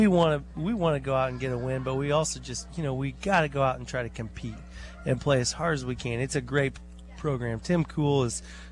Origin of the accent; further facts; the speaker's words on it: Jefferson City, Missouri, United States; I grew up in Jeff City, Missouri, where we had rivalries, and they never left.